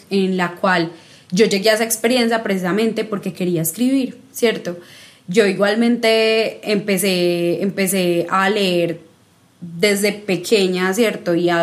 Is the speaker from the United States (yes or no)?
no; Medellín, Antioquia, Colombia; son pocas las amistades literarias que tengo en esta ciudad, que es mi ciudad natal.